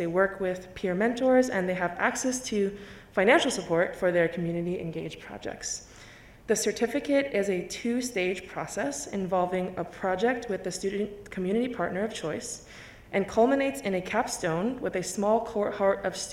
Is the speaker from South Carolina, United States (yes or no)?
no; New York City, New York, United States; I'm a junior in the ILR school. I'm originally from Queens, New York City